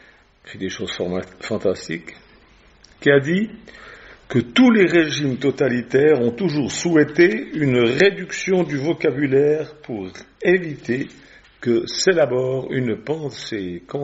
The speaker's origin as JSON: {"language": "French", "town": "Lausanne", "region": "Vaud", "country": "Switzerland", "tie": "born there", "said": "puisque je suis suisse et je suis né à Lausanne."}